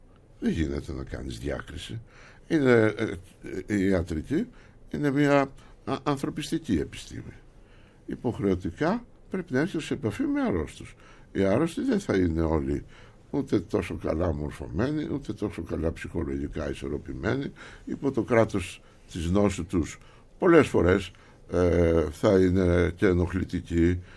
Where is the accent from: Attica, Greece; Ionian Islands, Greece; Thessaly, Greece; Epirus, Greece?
Attica, Greece; Athens; born there; Έχω γεννηθεί στην Αθήνα. Αστική οικογένεια, 4 αδέρφια είμαστε.